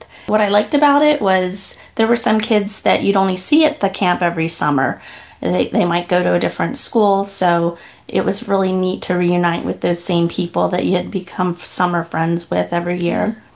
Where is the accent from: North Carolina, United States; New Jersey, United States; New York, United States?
New Jersey, United States; now in Oregon, United States; I've lived in Oregon for 21 years. I'm from New Jersey.